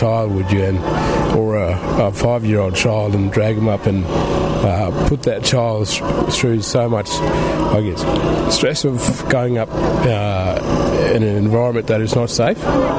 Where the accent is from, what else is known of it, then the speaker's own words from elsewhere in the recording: Western Australia, Australia; I come from Murujuru community. I'm the chairperson of Murujuru Aboriginal Corporation.